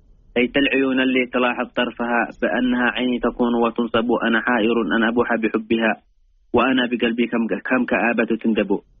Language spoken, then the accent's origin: Arabic; Yemen; now in Riyadh, Saudi Arabia; والله من اليمن